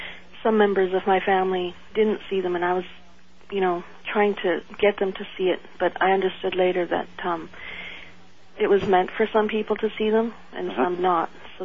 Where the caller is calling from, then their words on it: Vancouver, British Columbia, Canada; I'm calling from Vancouver, Canada.